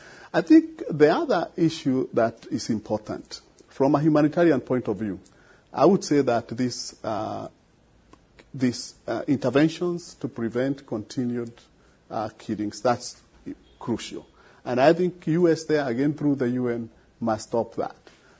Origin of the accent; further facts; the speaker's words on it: Kenya; I come from Kenya, and we had a small problem there